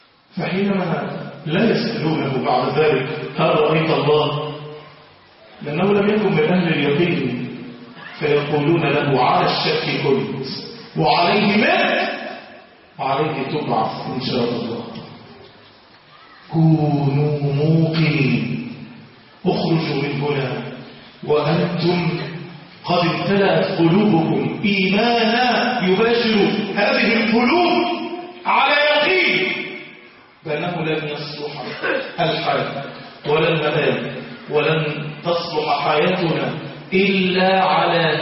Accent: Egypt; بلدنا مصر

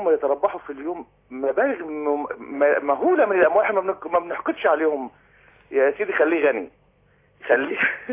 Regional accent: Egypt; احنا عندنا في مصر هنا في بلد جوه البلد مش بتاعتنا. يعني انا مقيم في شرم الشيخ

